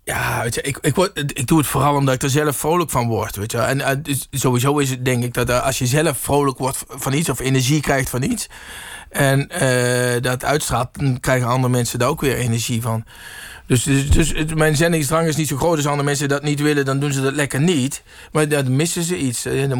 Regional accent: Limburg, Netherlands; Ik kom uit Limburg.

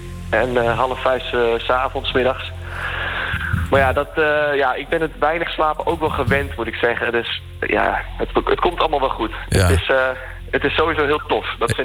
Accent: Apeldoorn, Gelderland, Netherlands; Ik kom uit Apeldoorn, dat is zeker waar, ja.

